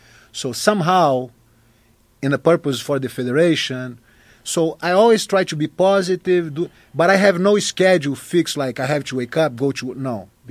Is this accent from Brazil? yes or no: yes; Rio de Janeiro, Brazil; English is a second language; You know, I'm a tropical rat. I'm born and raised in Rio, so I cannot stay away from the water.